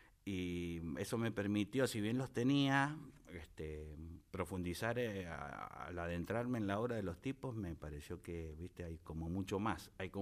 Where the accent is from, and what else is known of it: Mendoza, Argentina; born or raised there; also born or lived in Ecuador / Valentín Alsina